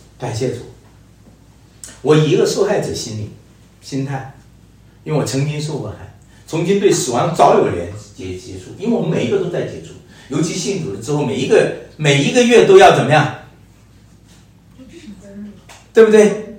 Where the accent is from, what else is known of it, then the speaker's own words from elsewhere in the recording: Canada; 那我说这个容易，因为我来自加拿大。